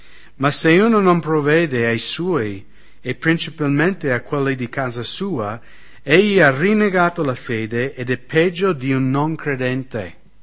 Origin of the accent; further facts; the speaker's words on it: United States; Io non sono d'accordo che purtroppo nel mio paese c'è troppo facilmente l'usanza di gettare gli anziani nella casa di riposo negli Stati Uniti.